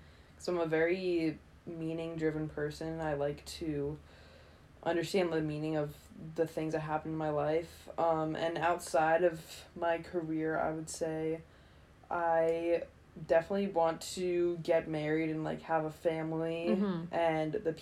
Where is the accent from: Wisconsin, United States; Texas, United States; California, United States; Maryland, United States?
Maryland, United States; Ellicott City; I grew up in Ellicott City, Maryland, which is 30 minutes west of Baltimore.